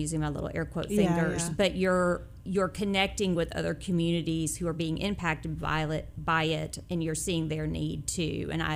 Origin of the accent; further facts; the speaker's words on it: Knoxville, Tennessee, United States; No, I grew up in Knoxville, Tennessee.